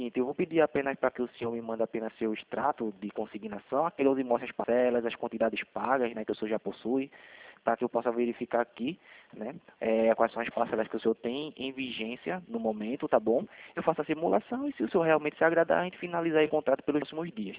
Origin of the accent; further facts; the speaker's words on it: Recife, Pernambuco, Brazil; eu sou daqui de Recife